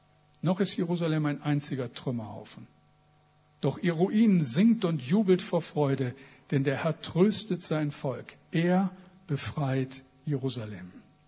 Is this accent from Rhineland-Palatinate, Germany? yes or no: no; Bremen, Germany; Jetzt darf ich euch mit ein bisschen Geschichte konfrontieren, die ihr wahrscheinlich besser kennt als ein Bremer, aber ich sage es trotzdem.